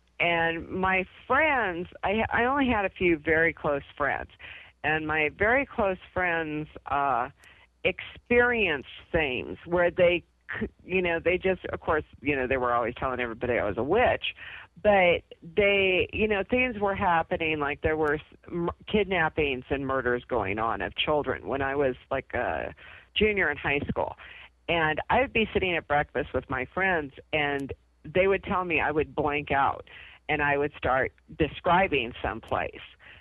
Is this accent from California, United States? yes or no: yes; California, United States; I grew up outside of San Francisco in the early 70s.